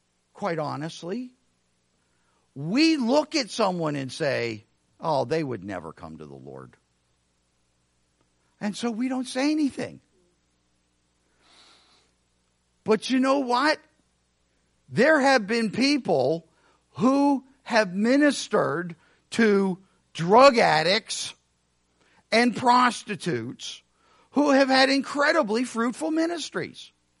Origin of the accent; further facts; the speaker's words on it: Missouri, United States; I'm from Missouri. You have to show me.